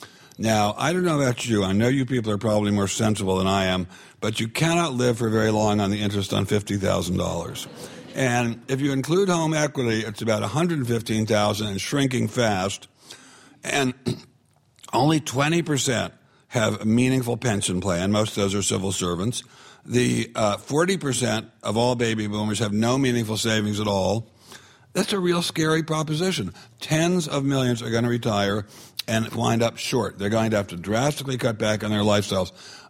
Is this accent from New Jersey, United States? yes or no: no; Maryland, United States; born or raised there; also born or lived in Virginia